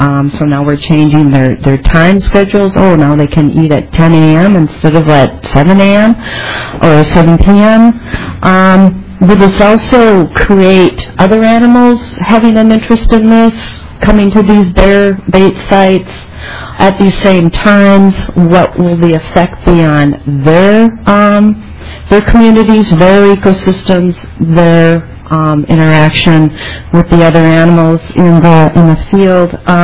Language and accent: English; Minneapolis, Minnesota, United States; I'm representing myself. I'm born and raised in Minnesota, so and I still live here. Lived in Minneapolis my whole life